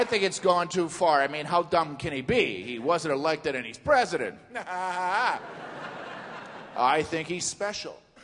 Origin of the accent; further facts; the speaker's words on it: Milwaukee, Wisconsin, United States; I grew up in Milwaukee, Wisconsin. We didn't get the 60s, what, 1974.